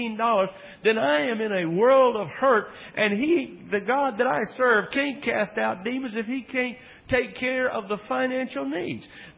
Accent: Baton Rouge, Louisiana, United States; When I was growing up in Dixie, in North Baton Rouge, Gordon City, the Ostrooma area

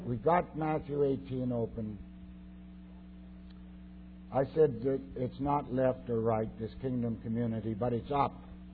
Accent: Canada; now in United States; Well, I'm a Canadian. I live in the States.

